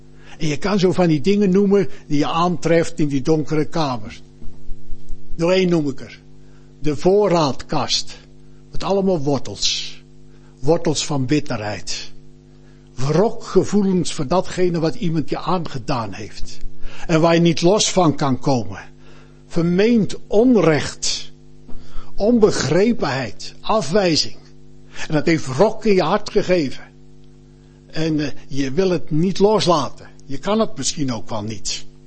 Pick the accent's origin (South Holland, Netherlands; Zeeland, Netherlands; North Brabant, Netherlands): South Holland, Netherlands; Brandwijk; Ik kom uit Brandwijk en in Brandwijk ligt tegen het plaatsje Molenaarsgraaf aan.